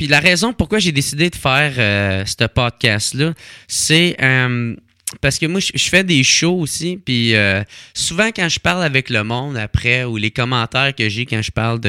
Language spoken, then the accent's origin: French; Gatineau, Quebec, Canada; Moi, je viens de Gatineau